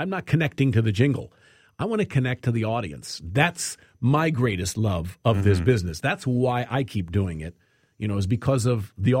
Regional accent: United States; I don't know if that's where you're from originally, but I'm American.

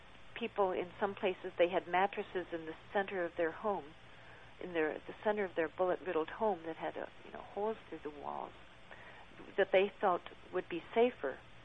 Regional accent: United States; I found people very friendly and very welcoming to me as an American

